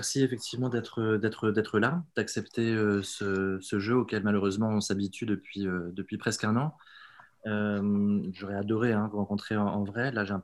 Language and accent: French; Normandy, France; born there; Je suis né en Normandie.